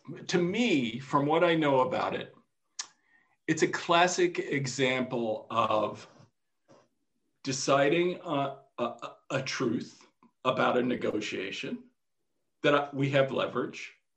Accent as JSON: {"language": "English", "country": "United States", "said": "No, I as an American, as an ignorant American, I follow it very closely"}